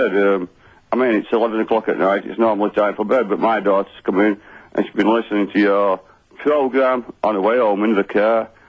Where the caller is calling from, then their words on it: Kingsley, Yorkshire and the Humber, United Kingdom; I'm calling from a place called Kingsley, which is about 7 miles outside of Pontefract.